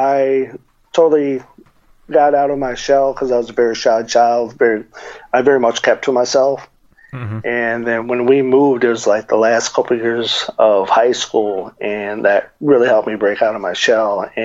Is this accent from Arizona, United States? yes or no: yes; Tucson, Arizona, United States; I remember hearing about it growing up in Tucson.